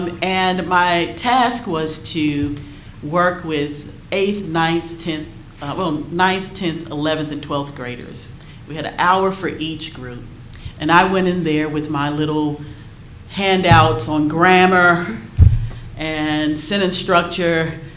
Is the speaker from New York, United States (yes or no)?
no; Jackson, Mississippi, United States; This last week, I went to my hometown, Jackson, Mississippi, and spoke at Jackson State about teaching in the humanities and the arts. And my life at Jackson State, I grew up on its campus, Jackson State and Tougaloo.